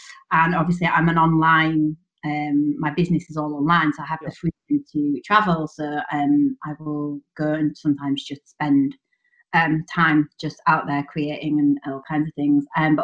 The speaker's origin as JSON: {"language": "English", "town": "Hull", "region": "Yorkshire and the Humber", "country": "United Kingdom", "said": "I am originally."}